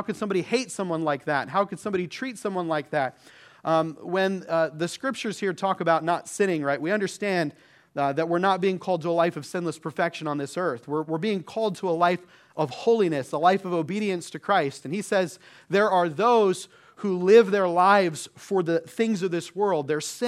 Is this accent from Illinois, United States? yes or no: no; Michigan, United States; born there; I could tell all of you that I was born in Michigan and that I root for the Michigan Wolverines.